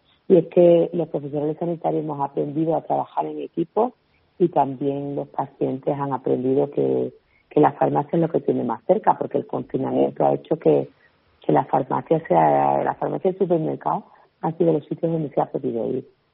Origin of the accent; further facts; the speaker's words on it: Seville, Andalusia, Spain; yo que soy de Sevilla.